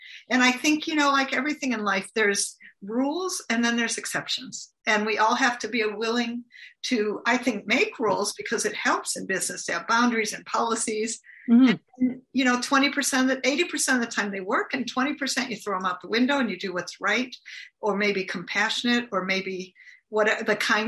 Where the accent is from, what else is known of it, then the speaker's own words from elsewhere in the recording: United States; So I'm from the United States.